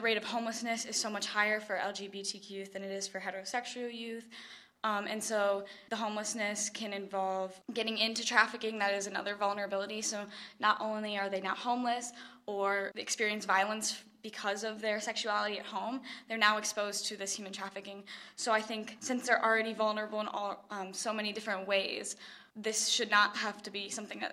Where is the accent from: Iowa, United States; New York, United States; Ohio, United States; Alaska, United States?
Ohio, United States; Cleveland; I'm from Cleveland, Ohio